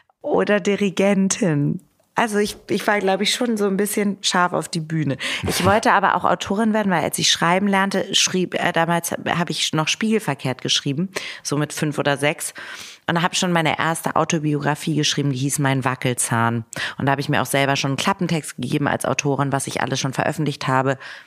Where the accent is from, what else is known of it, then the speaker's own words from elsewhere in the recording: Hamburg, Germany; ich komme ja aus Hamburg